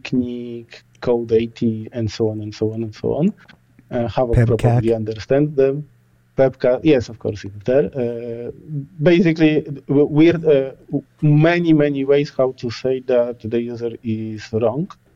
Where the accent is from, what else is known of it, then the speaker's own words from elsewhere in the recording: Poland; English is a second language; now in Berlin, Germany; Well, I live in Berlin in Germany, but originally I come from Poland.